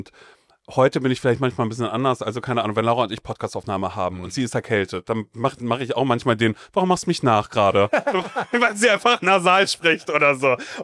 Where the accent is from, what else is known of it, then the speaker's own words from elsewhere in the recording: North Rhine-Westphalia, Germany; born there; ich komme ja aus Nordrhein-Westfalen, gebürtig